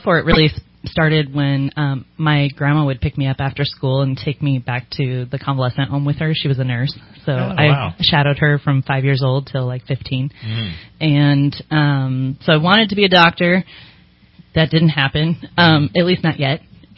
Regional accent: Redding, California, United States; So I am. I was born and raised here in Reading. Grew up. I actually went to Shasta High School, but graduated from Enterprise High School.

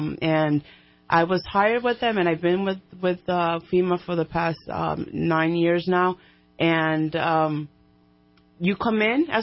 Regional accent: Providence, Rhode Island, United States; I am from Little Rhode, the most state in the nation, Providence, Rhode Island.

